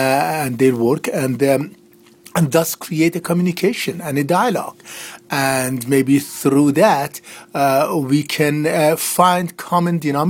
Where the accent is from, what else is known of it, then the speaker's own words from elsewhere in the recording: Iran; moved away as an adult; I was born in Iran. I was educated in Iran. And I came here as a student to learn more and go back and teach.